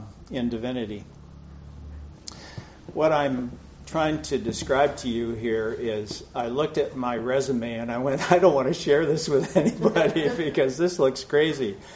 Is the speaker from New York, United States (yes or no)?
yes; New York, United States; also born or lived in Pennsylvania; now in San Jose, United States; So I quit engineering, moved from Pennsylvania back to New York, to my hometown, and worked with my brothers and my dad as a partner in the RV business again